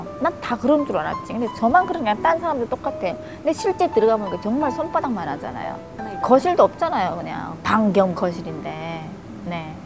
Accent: North Korea; 우리끼리 북한에서 왔다고 허접한 데 준다고 막 이러면서

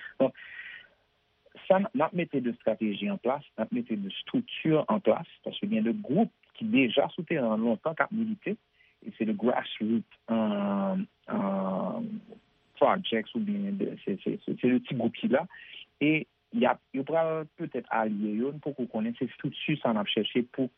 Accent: Haiti; il a détruit nous en tant que nation, en tant que Haïtien.

